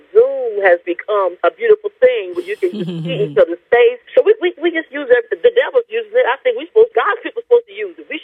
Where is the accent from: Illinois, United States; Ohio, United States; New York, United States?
Ohio, United States; Toledo; But I grew up in Toledo, so I was like less than an hour from Detroit. So I had a lot of Detroit influences, okay?